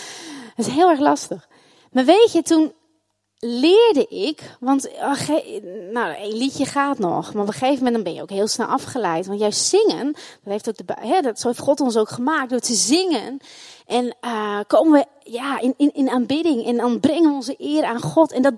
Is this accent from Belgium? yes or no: no; Netherlands; Nou, daar zijn wij Hollanders echt